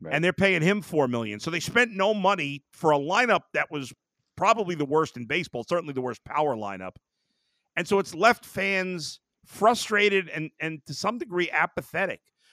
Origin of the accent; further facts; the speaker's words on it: Brooklyn, New York, United States; even though GN was on in a lot of places in Brooklyn where I grew up